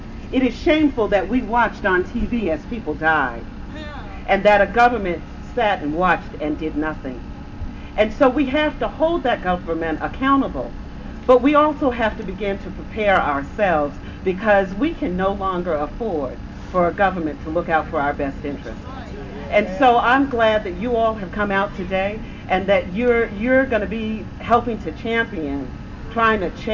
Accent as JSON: {"language": "English", "town": "New Orleans", "region": "Louisiana", "country": "United States", "tie": "born there", "said": "I was born in New Orleans. I had family in New Orleans."}